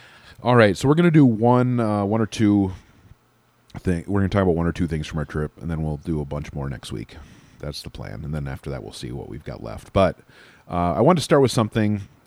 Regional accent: Midwest, United States; We're not late diners typically because we're from the Midwest and we eat at ridiculously early hours.

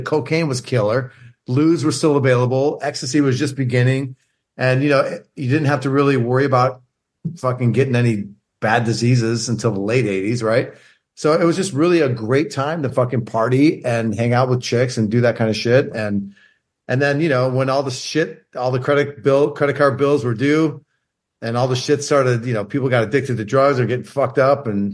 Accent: Chicago, Illinois, United States; also born or lived in Orange County, United States; I was born in Chicago back in 1965 when gas was only 39 cents a gallon, bro. And yeah, I lived on the south side of Chicago.

